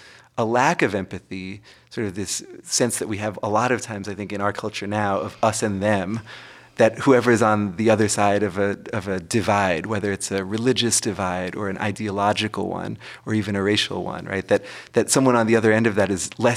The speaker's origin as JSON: {"language": "English", "region": "Massachusetts", "country": "United States", "tie": "born or raised there", "said": "back in my home state of Massachusetts"}